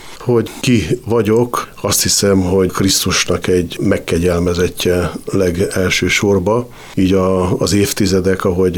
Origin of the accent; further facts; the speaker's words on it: Békés, Hungary; egy cigány telepen születtem Békésvárosban, és egészen 6 éves koromig éltünk ott.